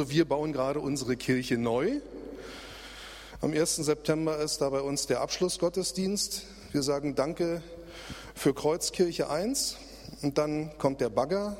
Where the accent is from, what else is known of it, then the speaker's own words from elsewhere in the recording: Germany; weil wir eben so Sicherheits- und Kontrollfanatiker sind, vor allem wir Deutschen.